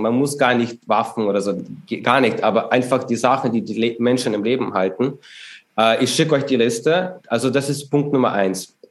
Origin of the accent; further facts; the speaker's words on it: Ukraine; als Ukrainer verfolge ich die Wörter Putin seit meiner Geburt fast. Wir sind mit diesem Wahnsinn aufgewachsen.